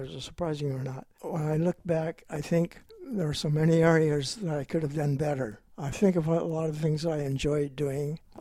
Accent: Grants Pass, Oregon, United States; I grew up in Grants Pass.

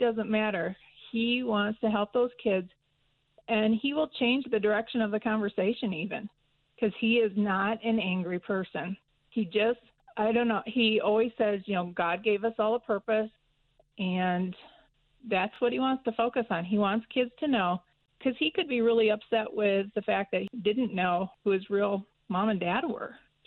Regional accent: Michigan, United States; I grew up in Michigan. Frank grew up out here. My husband grew up in Georgia.

